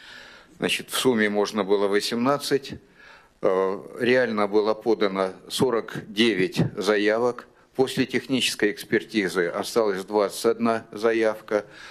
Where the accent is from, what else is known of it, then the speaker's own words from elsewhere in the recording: Siberia, Russia; Вот я из Сибири.